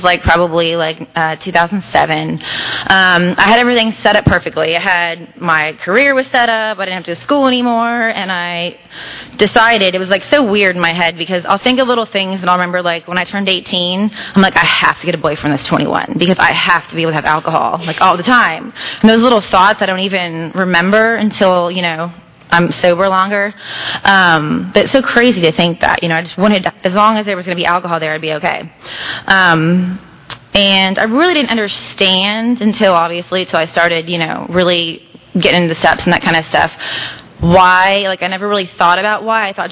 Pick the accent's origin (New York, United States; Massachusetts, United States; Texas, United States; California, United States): Texas, United States; San Antonio; my parents would order margaritas because I grew up in San Antonio and there's like margaritas everywhere.